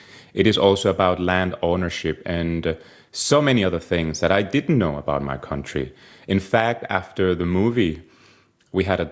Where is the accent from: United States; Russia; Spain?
Spain; So yeah, I'm from Spain and it's been a discovery, all this.